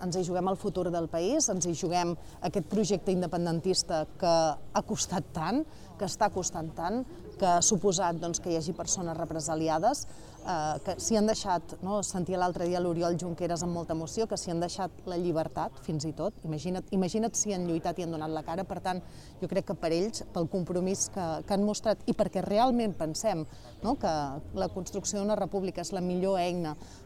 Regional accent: Valls, Catalonia, Spain; now in Tarragona, Spain; els vallencs som ambiciosos, mirem castells, mengem calçots i mirem el nostre campanar. Jo soc vallenca d'origen, però també tarragonina d'adopció. Fa molts anys que visc a Tarragona

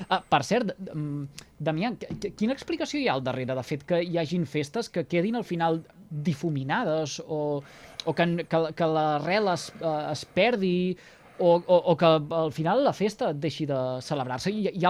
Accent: Salomó, Catalonia, Spain; passa al meu poble, Salamó

